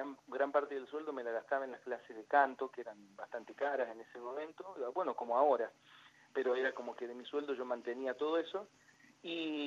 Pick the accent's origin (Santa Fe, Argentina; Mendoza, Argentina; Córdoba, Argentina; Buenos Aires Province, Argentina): Córdoba, Argentina; now in Buenos Aires, Argentina; vengo de una familia de Córdoba, nací en Córdoba, son todos folcloristas.